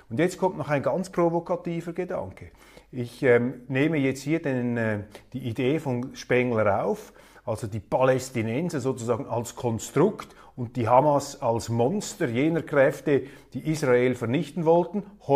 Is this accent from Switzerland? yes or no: yes; Switzerland; Von außen betrachtet, jetzt auch als Schweizer, ist das natürlich sympathisch.